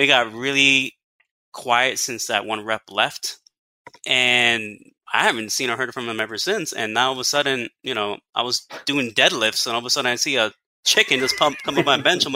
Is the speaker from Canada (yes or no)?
no; Elizabeth, New Jersey, United States; now in Orlando, United States; So yeah, I'm Jersey born and raised. I come from Elizabeth, New Jersey. It's south of Newark.